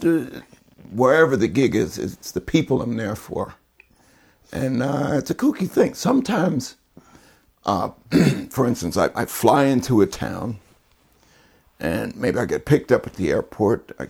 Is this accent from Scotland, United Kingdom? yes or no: yes; Scotland, United Kingdom; Well, I'm actually Scottish.